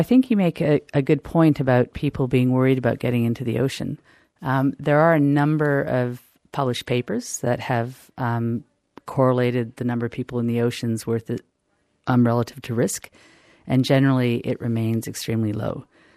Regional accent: Canada; I'm Canadian, so we've demonstrated that with cod

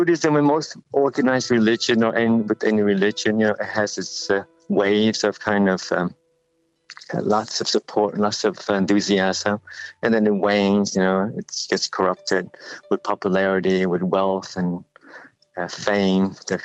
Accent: Vietnam; also born or lived in Thailand; And in Asia, where I was trained in Thailand, or where I grew up in Vietnam

